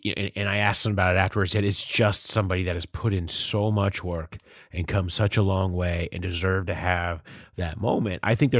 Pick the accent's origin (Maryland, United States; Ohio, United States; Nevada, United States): Ohio, United States; Mason; also born or lived in West Chester; I grew up in Mason and Westchester. I lived right there in the middle of the two of them. I'll run with Mason.